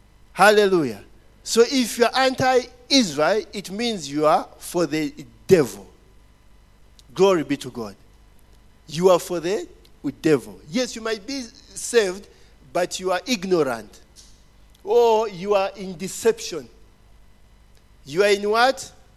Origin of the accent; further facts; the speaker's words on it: Uganda; She asked me where I'm from. I told her I'm from Uganda.